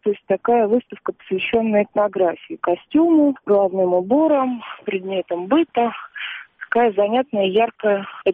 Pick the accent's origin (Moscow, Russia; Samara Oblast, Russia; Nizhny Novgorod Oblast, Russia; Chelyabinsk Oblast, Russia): Moscow, Russia; now in Pereslavl-Zalessky, Russia; моего, где я выросла, на Соколе, их тоже больше нет, то есть туда уже некуда возвращаться. Друзья часто приезжают в Переславль, я часто приезжаю в Москву